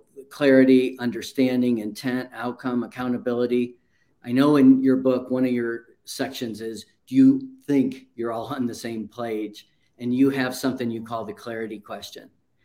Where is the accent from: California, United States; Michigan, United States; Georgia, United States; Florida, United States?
Florida, United States; Naples; And Patty, I grew up in Naples back before there was even a McDonald's there a long time ago.